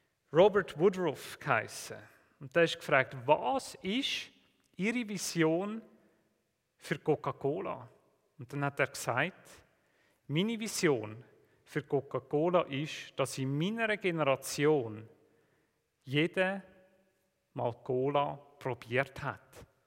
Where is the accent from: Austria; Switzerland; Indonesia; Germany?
Switzerland; Ich habe mir jetzt überlegt, mit was kannst du als Schweizer die Flasche wieder füllen.